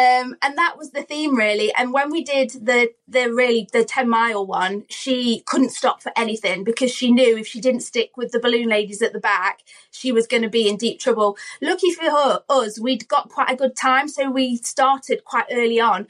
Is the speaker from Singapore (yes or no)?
no; Nottingham, East Midlands, United Kingdom; Like, I'm from Nottingham, and I got to have a picture with Robin Hood.